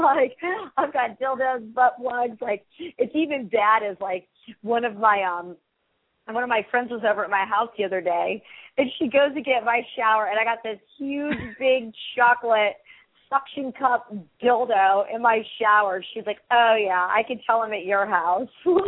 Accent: New York, United States; But I remember times like growing up in New York and stuff like that.

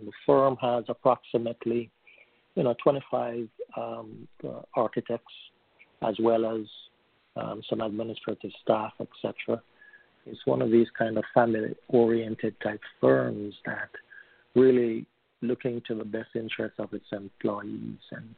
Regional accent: Kingston, Jamaica; moved away as an adult; now in United States; I'm originally from Kingston, Jamaica. I came to the United States in 2001, and I've been working here ever since.

